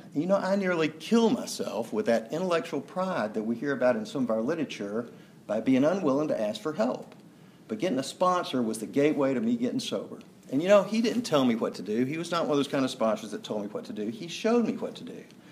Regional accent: Atlanta, Georgia, United States; I was born right here in Atlanta. Grew up sort of in this neighborhood, a little bit west of here near Chestain Park.

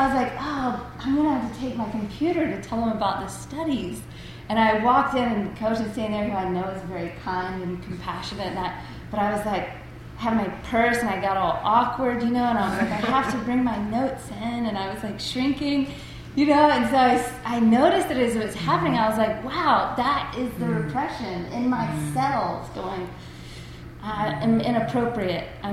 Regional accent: South Carolina, United States; I was raised in South Carolina, and in South Carolina and in the South, repression and non-expression, not speaking uncomfortable things, is just the way it is.

